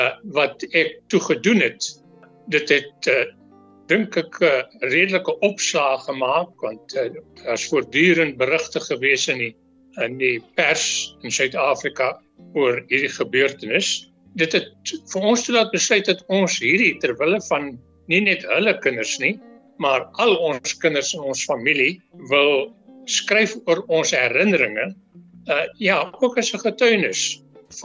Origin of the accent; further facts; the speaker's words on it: Morgenster, Masvingo, Zimbabwe; hulle was sendlinge op Morgenster. En dit is waar ek groot geword het, self. Dit is waar my huis was.